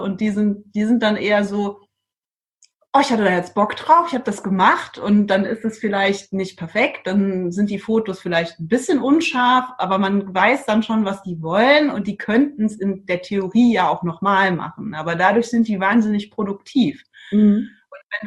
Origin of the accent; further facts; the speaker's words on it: Trier, Rhineland-Palatinate, Germany; now in Iceland; ich komme aus dem Raum Trier, und da ist ja viel Wein. Mhm. Bin auch als Kind in der Weinlese mitgegangen.